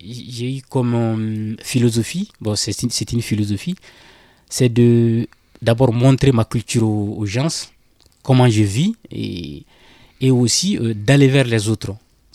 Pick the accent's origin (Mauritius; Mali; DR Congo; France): Mali; moved away; je suis né au Mali, j'ai grandi là-bas, j'ai des amis, j'ai plein de connaissances. Le pays me manque toujours